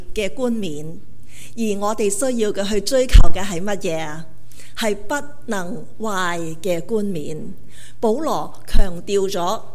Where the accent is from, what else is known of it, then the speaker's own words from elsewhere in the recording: Guangdong, China; 你知道我们广东人说如果得第四